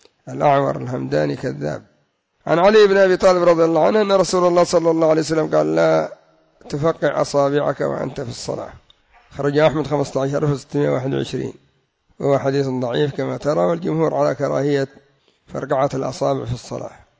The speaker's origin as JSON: {"language": "Arabic", "country": "Yemen", "said": "كما يقول المثل عندنا في اليمن: ما تموت العرب إلا مستوفية."}